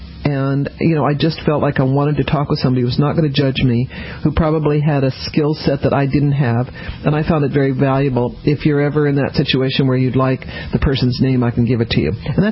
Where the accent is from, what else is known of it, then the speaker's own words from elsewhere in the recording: Denver, Colorado, United States; also born or lived in New Orleans, United States; You know, I grew up in Denver.